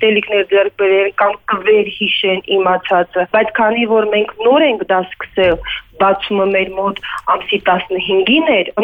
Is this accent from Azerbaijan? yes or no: no; Kapan, Syunik, Armenia; Քանի որ ես ինքս Սյունիքից եմ, Կապան քաղաքից եմ, Կապանի բնակիչ եմ